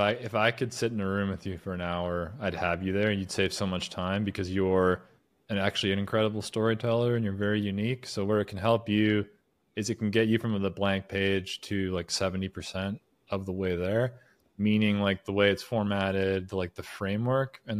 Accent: Canada; I'm originally from Canada.

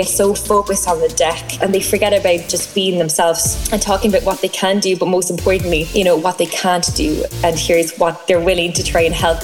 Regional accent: Cork, Munster, Ireland; accent: Cork; At the moment, our new base is down in Cork. My accent probably has given it away. I'm a very proud Cork woman, and I'm really enjoying my time back in Cork.

